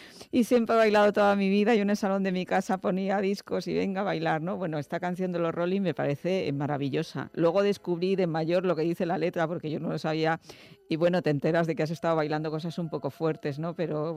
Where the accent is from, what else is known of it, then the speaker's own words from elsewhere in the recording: northern Spain, Spain; las personas que somos del norte de España y que hemos crecido junto al Cantábrico amamos tanto más que Mediterráneo